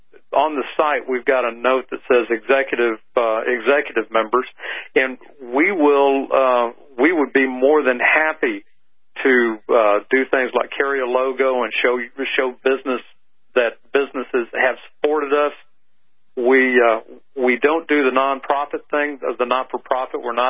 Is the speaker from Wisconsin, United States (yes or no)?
no; Arizona, United States; In Arizona, we've got, which is my home state